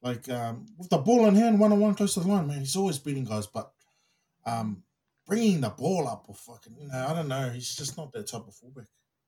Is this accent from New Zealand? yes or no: yes; New Zealand; But as a Kiwi man, I've always loved his passion